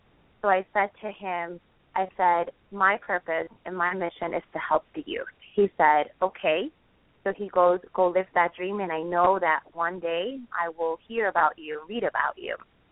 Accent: New Jersey, United States; so I had to come back to my hometown of New Jersey.

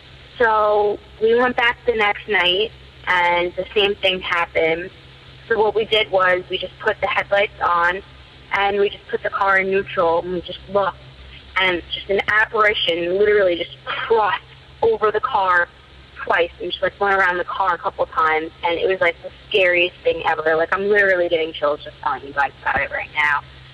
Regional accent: Long Island, New York, United States; I'm from Long Island, New York.

